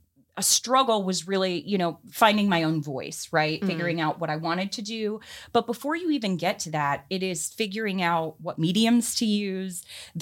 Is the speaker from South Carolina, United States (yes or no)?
yes; Columbia, South Carolina, United States; born there; also born or lived in Charleston; now in Florida, United States; I moved from, you know, I was born in Columbia, South Carolina, moved to Charleston, South Carolina, and then ended up here in Florida.